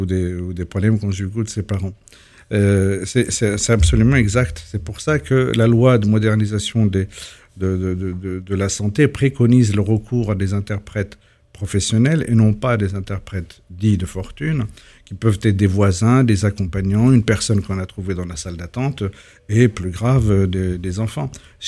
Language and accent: French; Algeria; first language Kabyle; French is a second language; Moi, je suis de langue maternelle kabyle, donc ma langue maternelle est considérée comme dialecte.